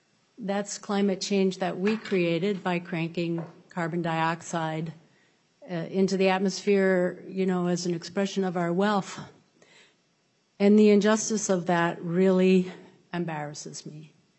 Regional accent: St. Cloud, Minnesota, United States; I'm from St. Cloud.

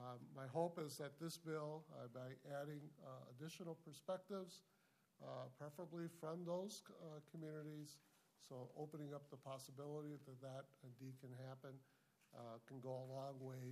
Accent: Chicago, Illinois, United States; now in Twin Cities, United States; Members, I come from communities where I grew up in Chicago, and I've lived in communities here in the Twin Cities

